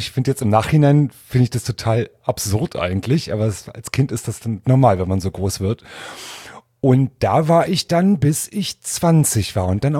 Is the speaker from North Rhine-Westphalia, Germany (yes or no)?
no; Berlin, Germany; Alt-Britz hieß die Straße, wo ich groß geworden bin